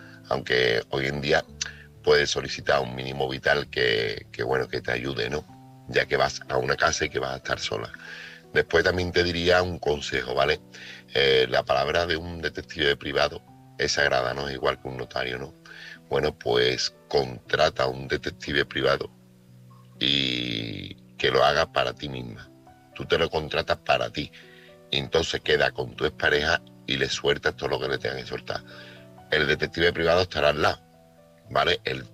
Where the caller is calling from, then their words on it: Seville, Andalusia, Spain; corresponsal de Sevilla.